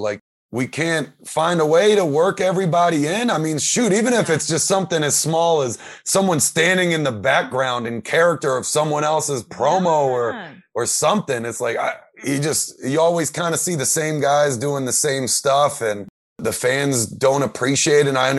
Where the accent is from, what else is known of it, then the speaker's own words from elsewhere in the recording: United States; You know, I say I'm American, I'm born and raised here